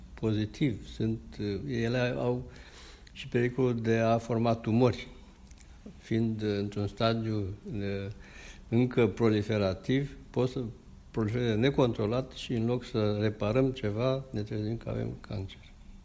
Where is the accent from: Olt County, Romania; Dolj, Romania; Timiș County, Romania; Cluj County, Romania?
Dolj, Romania; Craiova; now in Germany; Da, sunt plecat de 30 de ani. Sunt din Craiova